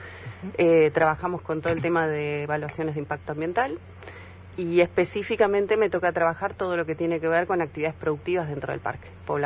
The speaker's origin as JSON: {"language": "Spanish", "town": "Bariloche", "region": "Río Negro", "country": "Argentina", "tie": "born there", "said": "Yo soy nacida en Bariloche y siempre pensé que vivía en el sur."}